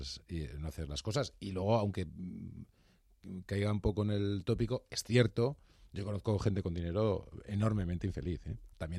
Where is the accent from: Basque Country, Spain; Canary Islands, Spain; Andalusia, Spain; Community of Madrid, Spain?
Community of Madrid, Spain; Madrid; yo soy de Madrid. Claro. Yo he vivido toda la vida en Madrid y estoy encantado de vivir en Madrid.